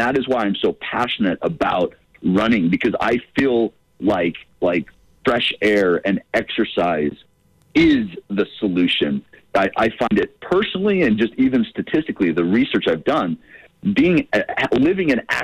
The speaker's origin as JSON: {"language": "English", "region": "Utah", "country": "United States", "tie": "born or raised there", "said": "I don't think depression was nearly talked about in growing up in Utah in the 90s, right?"}